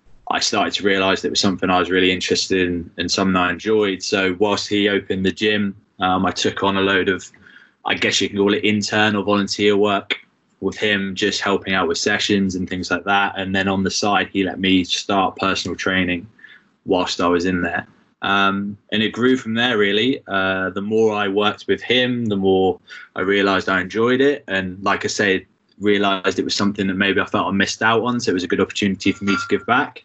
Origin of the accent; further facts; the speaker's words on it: South West England, United Kingdom; I grew up in North Devon, so there were literally 65 kids in my whole primary school and then about 500, 600 kids in my secondary school.